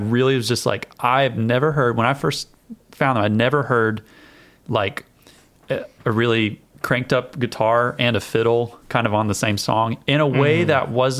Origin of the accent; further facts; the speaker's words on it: Oklahoma, United States; we're both from Eastern Oklahoma